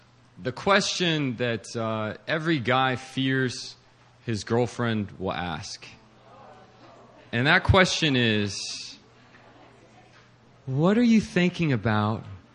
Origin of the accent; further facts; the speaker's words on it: Virginia, United States; His name is Hong, and we grew up together in Northern Virginia.